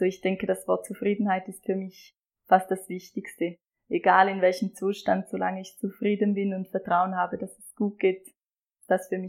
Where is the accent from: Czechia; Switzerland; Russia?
Switzerland; Appenzell; Ich komme aus dem Appenzellerland.